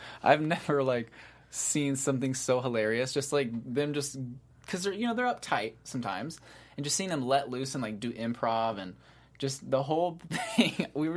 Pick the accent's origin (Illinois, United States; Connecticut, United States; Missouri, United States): Missouri, United States; moved away; when I moved here 5 years ago from Missouri, I still call my mom and dad every day.